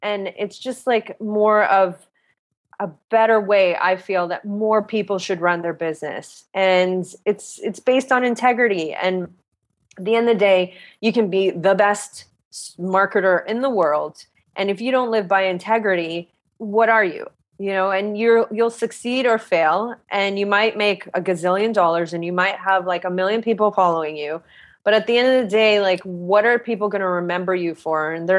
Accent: Toronto, Ontario, Canada; I'm from Toronto, and that's like one thing that's different from West Coast is like, I have to schedule everything.

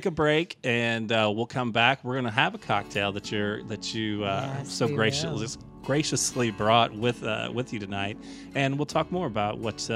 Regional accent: Illinois, United States; I grew up on the Illinois side of the St. Louis area

